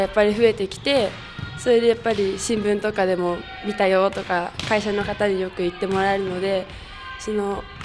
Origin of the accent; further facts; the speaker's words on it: Ibaraki, Japan; 茨城県になります。